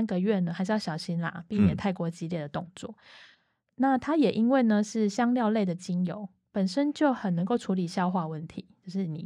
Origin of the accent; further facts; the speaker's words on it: Tainan, Taiwan; 我那时候是因为我是台南人